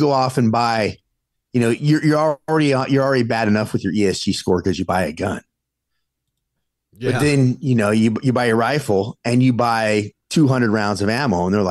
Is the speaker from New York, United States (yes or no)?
no; Los Angeles, California, United States; like I remember like growing up in Los, if you went out, go out